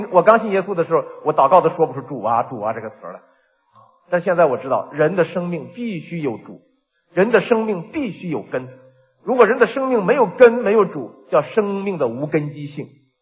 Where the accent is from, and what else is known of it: China